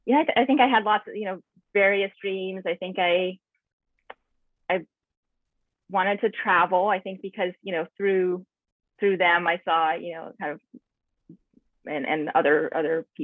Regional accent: San Antonio, Texas, United States; I grew up in San Antonio, Texas, and when he would come to town, my mom would actually like cook his, he would eat like vegan meals.

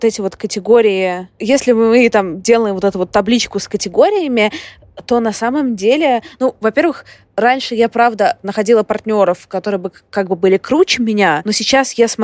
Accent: Saint Petersburg, Russia; я из Петербурга, из центра Петербурга

